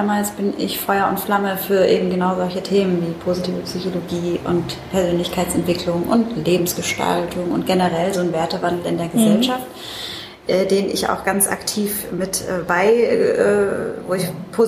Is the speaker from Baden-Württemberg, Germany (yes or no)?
yes; Mannheim, Baden-Württemberg, Germany; ich bin Mannheimerin, deswegen schön, dass du nach Mannheim gekommen bist